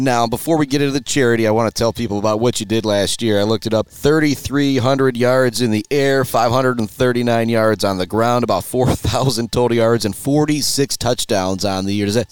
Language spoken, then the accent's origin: English; Shepherd, Michigan, United States; Like I said, I grew up in Shepherd, you know, and so I've been around, you know, Alma, you know, sports some